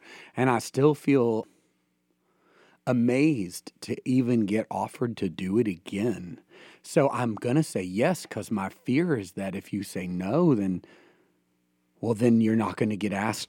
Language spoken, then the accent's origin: English; Sevierville, Tennessee, United States; Chestnut Hill, which is literally a three-way stop.